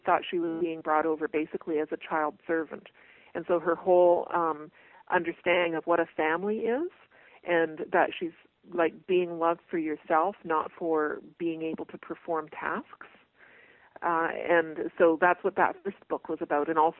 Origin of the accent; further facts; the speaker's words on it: Brantford, Ontario, Canada; And she came to my hometown of Brantford, Ontario